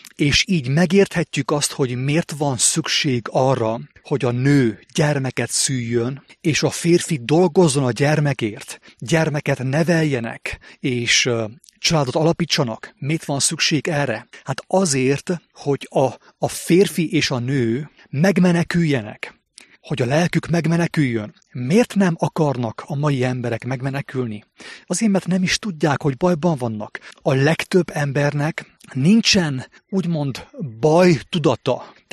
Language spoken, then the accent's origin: Hungarian; Székely Land, Romania; itt Székelyföldön, a szülővárosomban